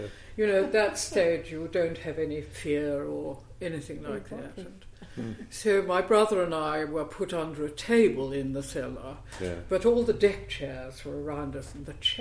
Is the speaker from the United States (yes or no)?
no; Halifax, Yorkshire and the Humber, United Kingdom; No, I'm not. I'm from Yorkshire.